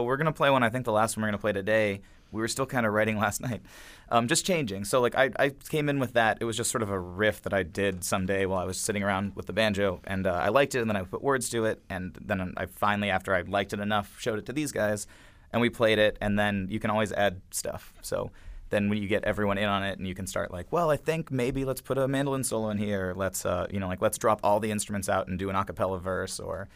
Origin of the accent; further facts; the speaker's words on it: Erie, Pennsylvania, United States; Jeremy was an AmeriCorps Vista in my hometown of Erie, Pennsylvania.